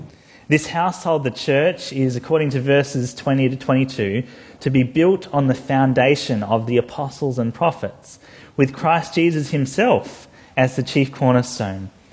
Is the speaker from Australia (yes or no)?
yes; Australia; I mean, I'm still … I'm still an Australian, married, father of three, Sri Lankan heritage, love cricket.